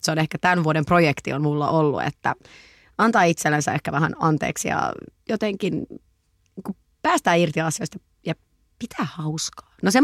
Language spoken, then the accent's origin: Finnish; Helsinki, Uusimaa, Finland; olen 31 vuotta vanha, olen Helsingistä, asun Helsingissä, olen PR-ammattilainen